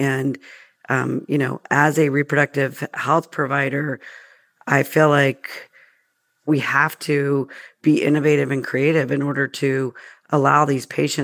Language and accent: English; the South, United States; because I grew up in the South and I was just familiar with the casino boats.